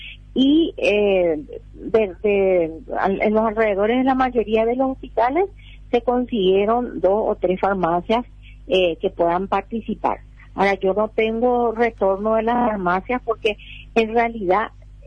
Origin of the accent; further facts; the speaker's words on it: Paraguay; por eso yo opino, como paraguaya